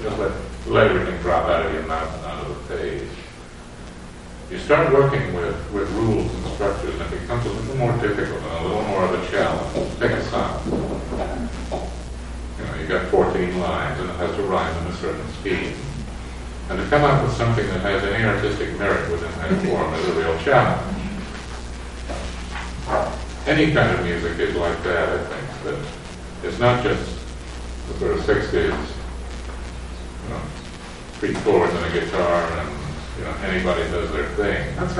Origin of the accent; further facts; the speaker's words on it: England, United Kingdom; where I was raised in England